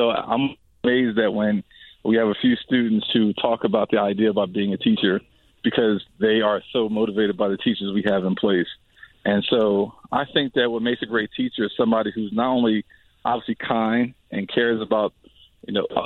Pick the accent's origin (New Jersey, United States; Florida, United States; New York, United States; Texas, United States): New Jersey, United States; Camden; You know, I grew up in Camden, New Jersey. I grew up impoverished